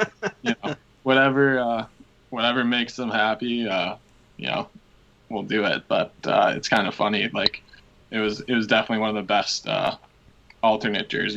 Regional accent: Milwaukee, Wisconsin, United States; I knew just growing up in Milwaukee, I think it was almost something that I was like brought up

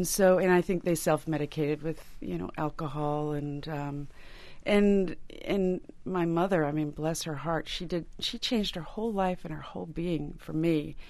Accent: Riverside, Connecticut, United States; I grew up in Riverside, Connecticut.

